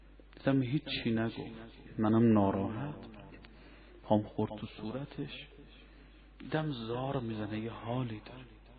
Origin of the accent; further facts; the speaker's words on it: Mashhad, Razavi Khorasan, Iran; ما بچه مشهدیم، رضوی هم هستیم، اولاد امام رضاییم